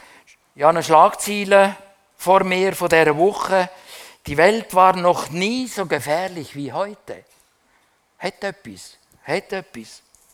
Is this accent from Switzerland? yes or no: yes; Switzerland; Trotz dem Überfluss, den wir haben, sind wir Schweizer mehr oder weniger zugedeckt mit Sorgen.